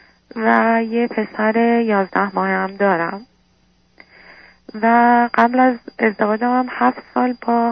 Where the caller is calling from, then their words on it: Iran; از ایرانم تماس میگیرم.